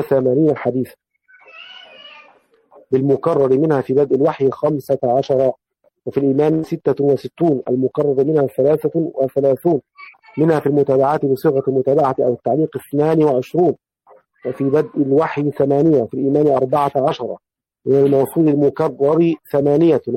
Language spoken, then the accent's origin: Arabic; Egypt; وكان له دين معنوي كما يقول الناس عندنا في مصر.